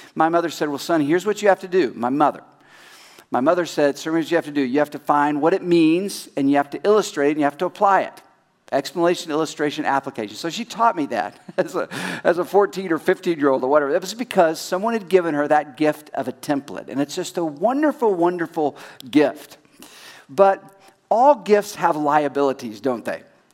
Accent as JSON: {"language": "English", "town": "Oklahoma City", "region": "Oklahoma", "country": "United States", "tie": "born or raised there", "said": "I grew up in Oklahoma City, so I know him."}